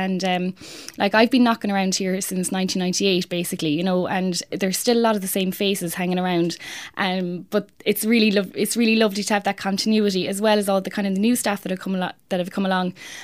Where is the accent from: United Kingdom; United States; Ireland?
Ireland; Cratloe, Munster; I grew up in Cratloe, County Clare, and when I was in my teens moved into Clareview, so that was great. I went to secondary school down the road there in Laurel Hill, Colosta.